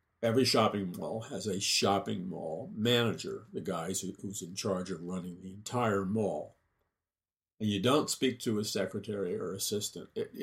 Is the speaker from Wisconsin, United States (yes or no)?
no; New York City, New York, United States; I said, I grew up in New York City in Jackson Heights, Queens, which was a predominantly Jewish neighborhood.